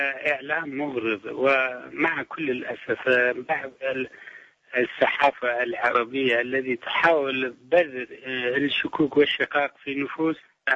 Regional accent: Kurdistan Region, Iraq; نحن عراقيين نعيش داخل إقليم فيدرالي

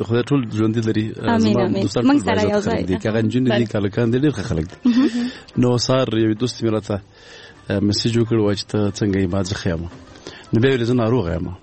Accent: Paktia, Afghanistan; مونږ د پکتیا یو

